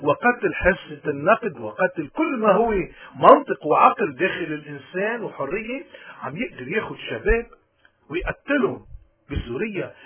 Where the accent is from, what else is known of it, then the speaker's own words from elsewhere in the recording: Lebanon; نحن بطريقنا الى الانقراض كشعب لبناني، كلنا كلبنانيين بدون استثناء.